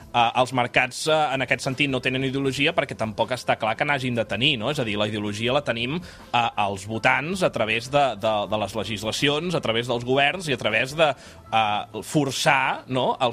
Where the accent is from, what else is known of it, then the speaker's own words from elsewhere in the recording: Catalonia, Spain; com a mal català no suporto el tomàquet